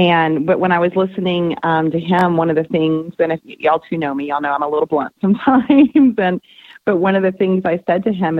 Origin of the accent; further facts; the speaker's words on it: Texas, United States; and just because I'm from Texas, you know, I say Jung